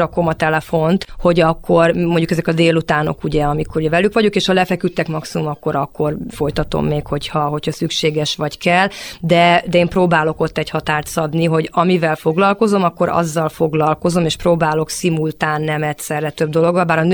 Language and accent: Hungarian; Hungary; Magyarországról egy fiatal, egy nő, mondjuk pont ez kuriózum is volt